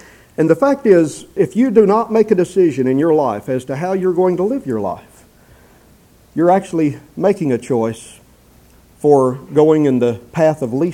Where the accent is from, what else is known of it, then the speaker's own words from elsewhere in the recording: Texas, United States; When I was a boy growing up in Texas, there was a popular youth chorus among Christian groups that was making the rounds.